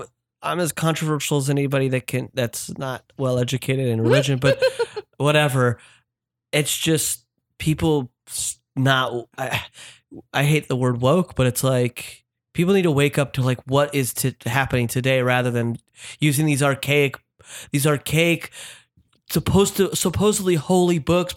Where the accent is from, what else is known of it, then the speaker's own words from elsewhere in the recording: Utah, United States; Yeah, I grew up Mormon in Utah, born and raised.